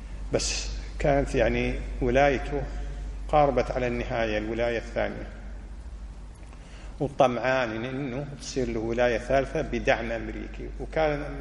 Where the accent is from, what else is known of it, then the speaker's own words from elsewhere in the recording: Kuwait; إذا كان عندنا في الكويت واحد من هذيل اللي مسوي نفسه مع القاعدة